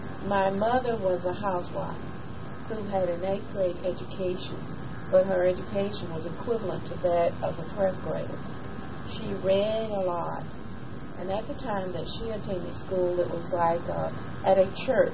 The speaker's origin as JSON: {"language": "English", "town": "Rockmart", "region": "Georgia", "country": "United States", "said": "from Rockmore, Georgia, Polk County. I'm about 45 miles west of Atlanta, Polk County."}